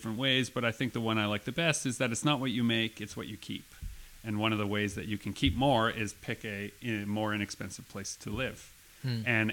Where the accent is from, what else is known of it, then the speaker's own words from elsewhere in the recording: St. Germain, Manitoba, Canada; you're from Pilot Mound and I grew up in St. Germain.